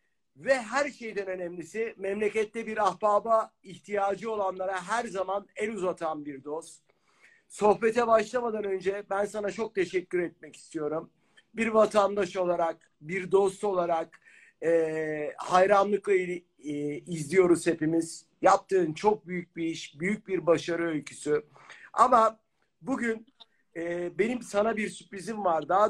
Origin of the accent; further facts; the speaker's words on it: Osmaniye, Turkey; Bizler Adanalıyız. Ben Osmaniyeliyim. Biz artık ayrıldık ama. Adanalıyık, Allah'ın adamıyık.